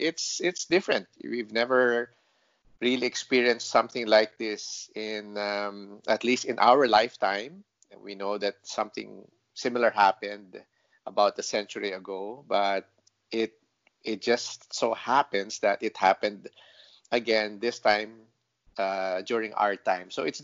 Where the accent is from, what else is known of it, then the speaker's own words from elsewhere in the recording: Pasig, Metro Manila, Philippines; I grew up here in Pasig, and I went to the nearest high school, which where I grew up in. I live in a barangay called Capitolio. It's in Pasig